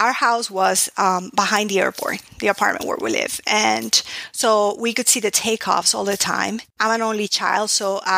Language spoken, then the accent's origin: English; Ecuador; now in Miami, United States; Born and raised in Ecuador in South America, but I've lived in Miami, Florida since 29 years. So I'm Floridian at heart.